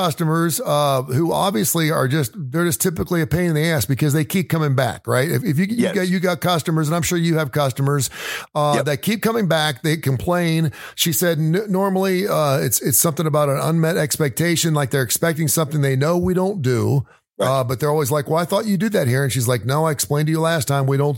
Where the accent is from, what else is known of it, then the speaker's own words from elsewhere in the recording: Cincinnati, Ohio, United States; And this one caught my eye because I am from Cincinnati, Ohio.